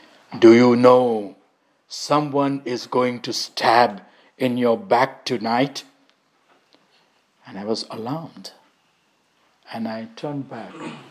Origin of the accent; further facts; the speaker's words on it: United States; I said, I am from America.